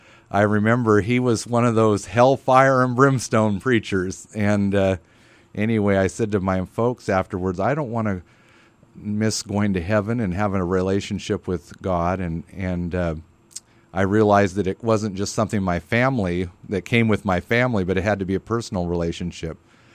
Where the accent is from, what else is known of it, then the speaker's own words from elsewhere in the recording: Portland, Oregon, United States; I grew up in Portland, Oregon, and thought that someday I was going to go out and be a chef in the world.